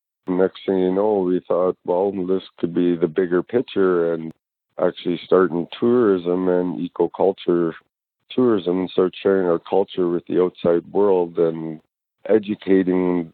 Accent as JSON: {"language": "English", "town": "Yellowknife", "region": "Northwest Territories", "country": "Canada", "tie": "born or raised there", "said": "I was born and raised in Yellowknife. I went to school there"}